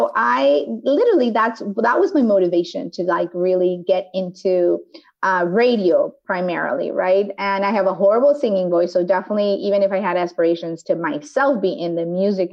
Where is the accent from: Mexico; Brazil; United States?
Mexico; English is a second language; I grew up in Mexico, right?